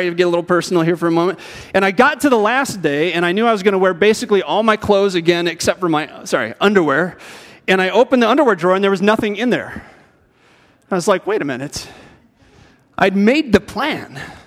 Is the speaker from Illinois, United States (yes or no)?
yes; Rock Island, Illinois, United States; I grew up in Rock Island, Illinois.